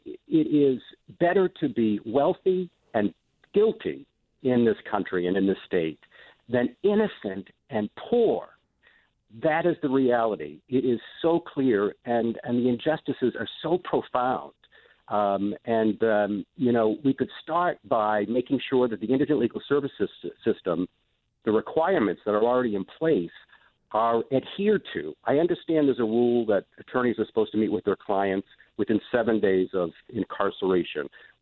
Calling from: Bangor, Maine, United States; I'm calling from Bangor.

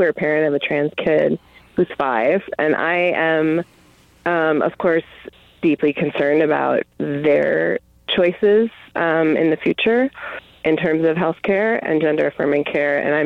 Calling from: Albuquerque, New Mexico, United States; I'm from Albuquerque.

